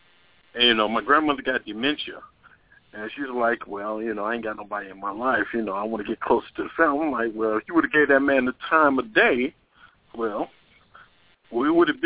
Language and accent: English; Milwaukee, Wisconsin, United States; I'm from Milwaukee, Wisconsin.